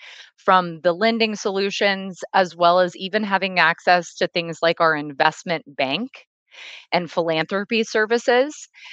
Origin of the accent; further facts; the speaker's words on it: Houston, Texas, United States; now in Santa Cruz, United States; Yeah, so I live in Santa Cruz, California, but I'm from Houston, Texas.